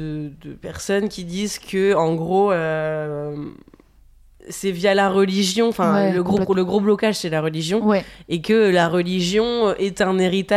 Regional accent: Tours, Centre-Val de Loire, France; born or raised there; also born or lived in Saint-Germain-en-Laye / Normandy

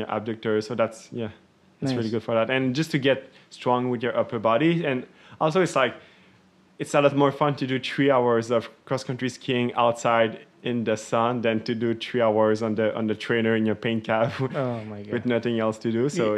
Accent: Quebec, Canada; I live up north in, I grew up in Moronite and then I moved to Saint-André-Lac, which is like close to Saint-Sauveur.

